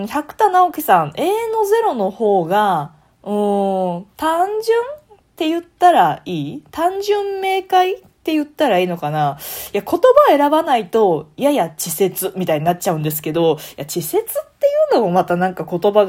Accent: Kansai, Japan; なんか一応関西人なんでね

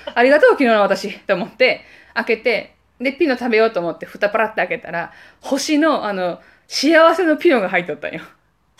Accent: Hiroshima, Japan; moved away as an adult; also born or lived in Osaka; 私、実家に、広島出身だけど、大阪から、大学から大阪に出たから

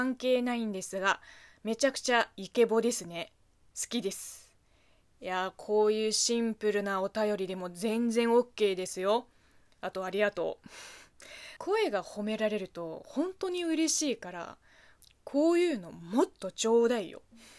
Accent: South China, China; 私も地元が中国の南の方で、地元の方言は、どっちかというと中国の標準語マンダリン語より広東語の方が近い気がしますね。

